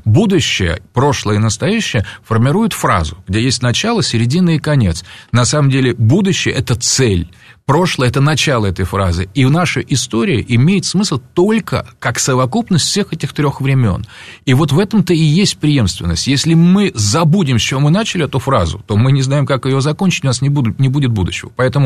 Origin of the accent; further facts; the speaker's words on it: Moscow, Russia; я, кстати, там вырос на Войковской